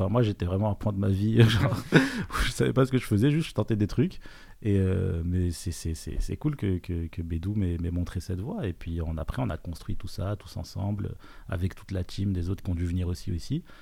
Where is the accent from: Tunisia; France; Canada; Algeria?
Tunisia; born there; Moi, je suis né en Tunisie.